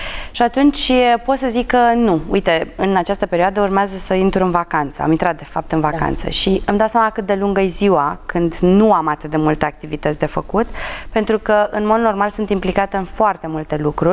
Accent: Drobeta-Turnu Severin, Mehedinți County, Romania; born or raised there; moved away as an adult; now in Bucharest, Romania

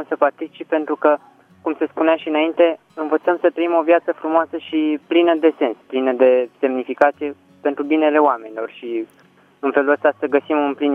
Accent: Craiova, Dolj, Romania; Sunt din Craiova.

